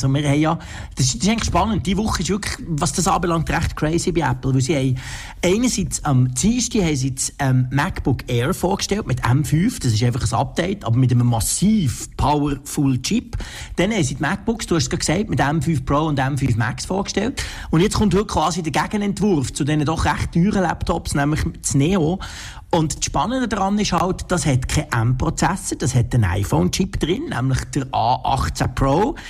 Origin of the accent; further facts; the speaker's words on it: Switzerland; gerade auch bei uns in der Schweiz.